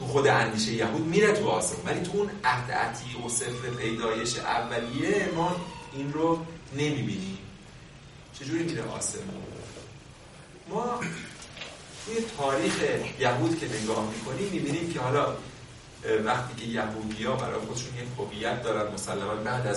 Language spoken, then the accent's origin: Persian; Iran; نه اینکه حالا ما چون ایرانی هستیم بگیم بله بله همشون از ما تقلید کرد